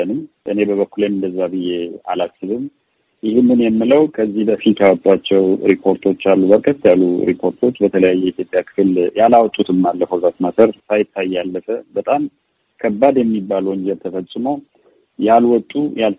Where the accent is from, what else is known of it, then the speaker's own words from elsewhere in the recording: Tigray, Ethiopia; born there; እኔ እያወራሁ ያለሁት አሁን ትግራይ ውስጥ ከደፈሯት በኋላ ባዕድ ቁሳቁስ አካሏ ውስጥ ያስገቡባት ሴት እኔ የተወለድኩበት አካባቢ ነው ያለች